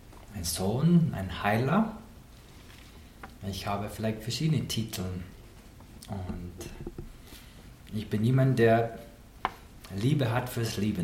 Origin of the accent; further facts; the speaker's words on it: Oklahoma, United States; German is a second language; now in Austria; Ich komme aus Oklahoma, in den USA, im Süden, da wo es warm ist, im Vergleich zu den Bergen in Österreich. Und ich bin aufgewachsen in zwei Welten gleichzeitig. Das eine ist das westliche Cowboy-Kultur, mit meinen Cowboy-Stiefeln und Sonntags-Cowboy-Hut.